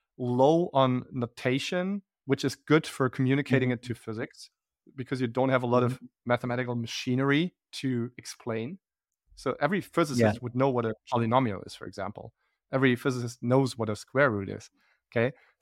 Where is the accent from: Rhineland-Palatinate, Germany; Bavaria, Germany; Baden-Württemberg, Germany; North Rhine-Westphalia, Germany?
North Rhine-Westphalia, Germany; Bonn; English is a second language; And then I would go to a conference actually pretty close to my hometown in Bonn, which is a German city.